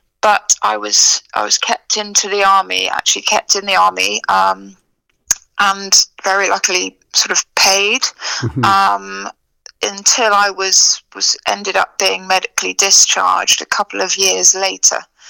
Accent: Oxford, South East England, United Kingdom; luckily I was from Oxford. So, you know, if there was any luck involved there, I was quite lucky that I had family in Oxford.

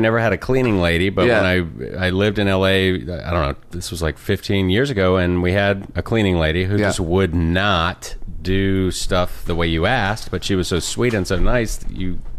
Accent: Richmond, Virginia, United States; I grew up in Richmond, yeah. Richmond, Virginia.

